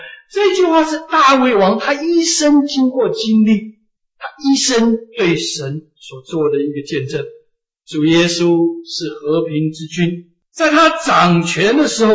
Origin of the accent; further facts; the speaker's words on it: China; 我们中国人说覆水难收，破镜难圆